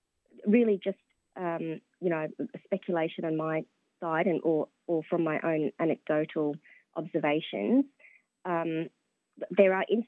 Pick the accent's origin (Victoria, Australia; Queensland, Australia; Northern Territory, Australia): Queensland, Australia; Brisbane; also born or lived in Indonesia; I grew up in Dara in Brisbane, which is an area which is maybe made more known by Trent Dalton's book, Boy Swallows Universe. But I went to primary school where about 50% of students were Vietnamese refugees or migrants.